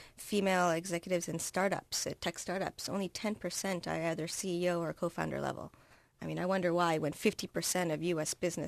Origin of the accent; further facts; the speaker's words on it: Canada; So I grew up in Canada, and I would say a model country for pluralism